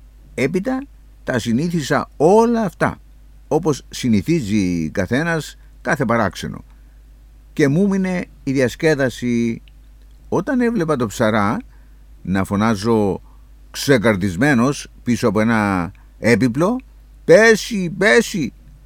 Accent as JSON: {"language": "Greek", "town": "Kyrenia", "region": "Kyrenia District", "country": "Cyprus", "said": "επειδή κατάγομαι από την Κερίνια εγώ"}